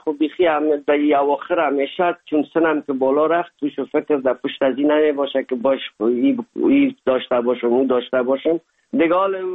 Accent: Afghanistan; now in Germany; زمانی که ما از افغانستان آمدیم

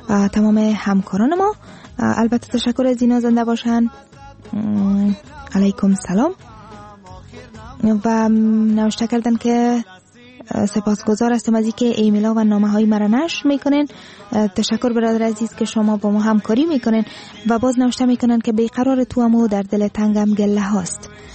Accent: Afghanistan; واقعا همه ما افغان هستیم، همه ما از افغانستان هستیم

